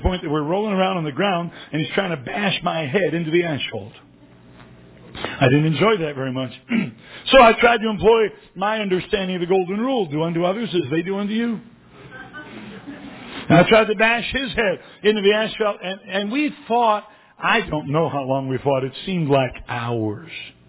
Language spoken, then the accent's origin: English; Detroit, Michigan, United States; also born or lived in South Carolina; I was born in South Carolina, but when I was in the first grade, my dad took over the Detroit Rescue Mission. And we moved to Detroit. I grew up most of my young years in the city of Detroit.